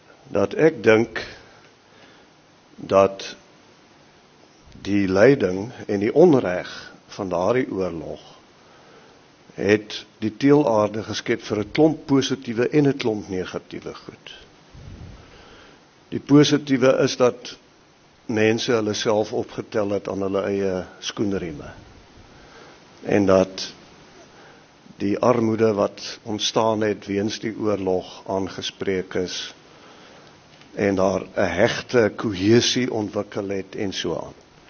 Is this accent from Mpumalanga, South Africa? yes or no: yes; Mpumalanga, South Africa; born there; Ek is op die Hoofveld gebore, in Mpumalanga, en dit het my gevorm op 'n sekere manier